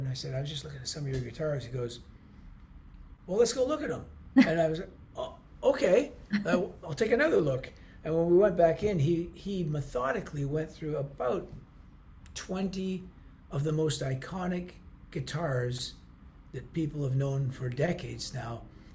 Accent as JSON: {"language": "English", "town": "Toronto", "region": "Ontario", "country": "Canada", "said": "I'm from Toronto and it's another kind of Great Lakes city"}